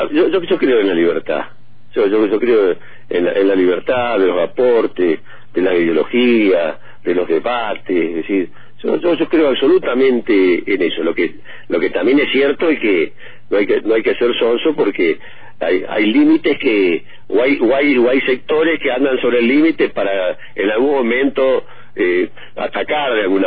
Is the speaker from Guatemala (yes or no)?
no; Cipolletti, Río Negro, Argentina; porque soy de Chipoleti